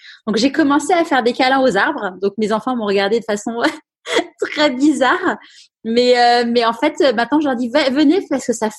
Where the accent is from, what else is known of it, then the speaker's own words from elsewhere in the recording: Paris, Île-de-France, France; j'ai grandi à Paris